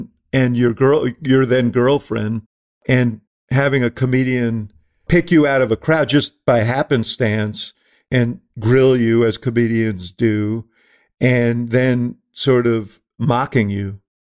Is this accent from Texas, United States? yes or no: no; New York, United States; I grew up in New York.